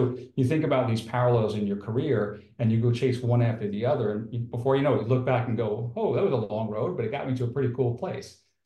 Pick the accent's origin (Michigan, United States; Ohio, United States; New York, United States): New York, United States; moved away as an adult; I moved down from New York 20 years ago, and it was a little tough back then, but now it is fantastic.